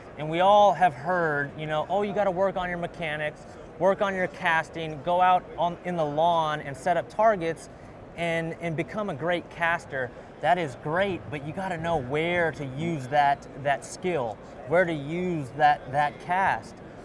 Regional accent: California, United States; I've been to several myself growing up in California

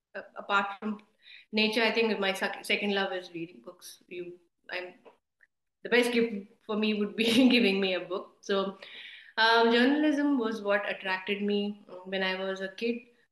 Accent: Durgapur, West Bengal, India; also born or lived in Amritsar / Asansol / Northeast India / Kolkata; So, born in Amritsar, but grew up in the Colliery Belt. We grew up in Durgapur and Asansol, and then the Northeast and Kolkata as well.

